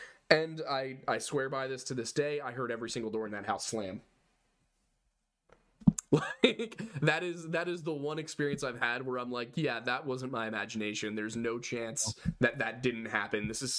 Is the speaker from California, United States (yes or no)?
no; Philadelphia, Pennsylvania, United States; Yeah, we're both Philadelphia area.